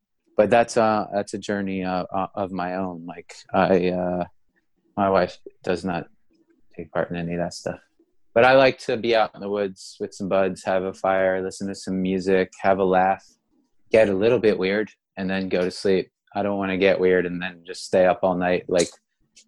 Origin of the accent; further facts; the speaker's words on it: United States; being an American right now is extremely stressful.